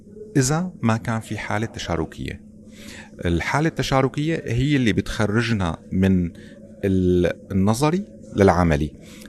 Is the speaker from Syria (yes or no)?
yes; Syria; هلا نحن كسوريين الحل الوحيد اللي قدامنا حاليا